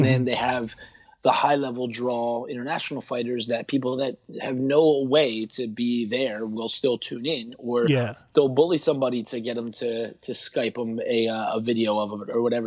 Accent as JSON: {"language": "English", "town": "Philadelphia", "region": "Pennsylvania", "country": "United States", "said": "which is like both of our hometown. Mine and Rami, we're both from Philly."}